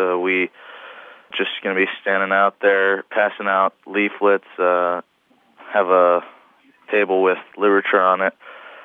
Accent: Reno, Nevada, United States; I'm not really from Blue Earth. I'm actually from Reno.

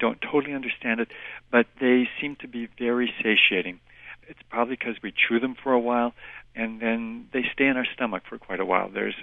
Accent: Midwest, United States; I'm from the Midwest too, so that looked pretty good to me.

